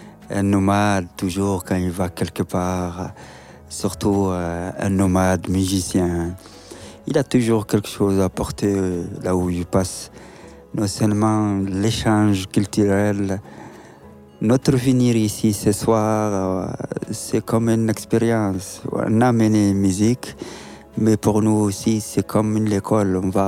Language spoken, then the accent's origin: French; Agadez, Niger; Parce que je viens d'Agadez, au nord du Niger.